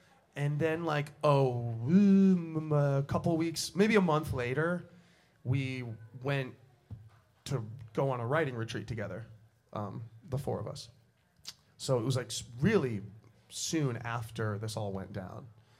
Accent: Los Angeles, California, United States; I'm from Los Angeles. I'm like born, raised, currently live in Los Angeles. My family's all there with me, and it's like, that's my home.

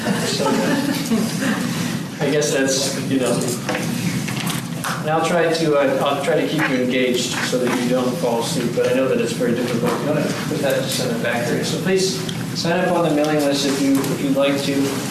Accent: Fremont, California, United States; In my hometown of Fremont, California, they closed the schools because they had never seen rain like that before, ever.

